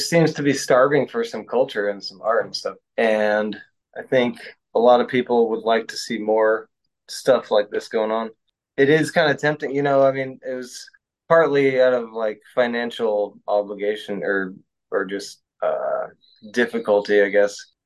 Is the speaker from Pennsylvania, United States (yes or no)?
no; Roseburg, Oregon, United States; I grew up in Roseburg. I was born here and raised